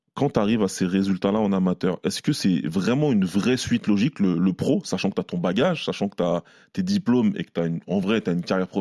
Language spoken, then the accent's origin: French; Saint-Ouen, Île-de-France, France; Je suis de Saint-Ouen.